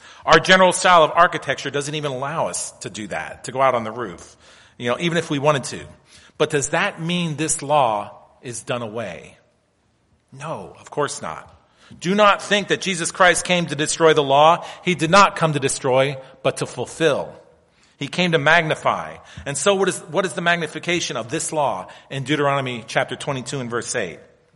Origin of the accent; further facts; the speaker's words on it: Pennsylvania, United States; Maples remind me so much of where I grew up in Pennsylvania.